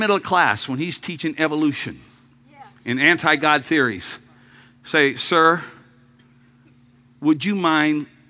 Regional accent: Louisiana, United States; I'm from Louisiana. Come on. If it ain't fried, it ain't worth eating.

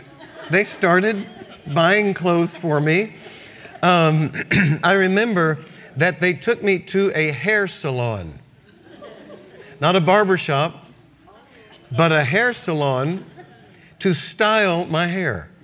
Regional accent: Massachusetts, United States; also born or lived in New York; Growing up, being born in New York and growing up in Massachusetts, these are foods that I had never tasted before.

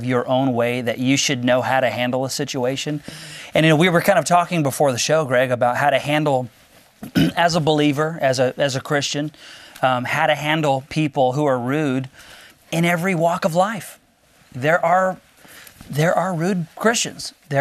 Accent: Los Angeles, California, United States; Yeah, we're from Los Angeles, California.

